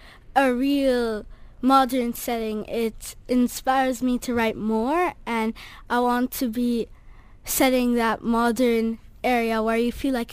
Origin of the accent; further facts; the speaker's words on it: Jordan; also born or lived in Palestine; now in Dubai, United Arab Emirates; I've lived here all my life, really? Even though I'm from Jordan and Palestine.